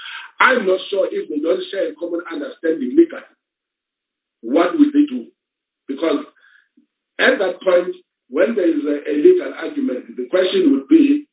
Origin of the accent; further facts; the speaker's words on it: South Africa; Then it means I'm failing first on my duty as a South African citizen